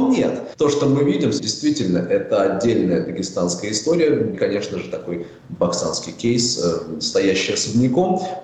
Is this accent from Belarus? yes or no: no; North Ossetia–Alania, Russia; я кавказский человек, я осетин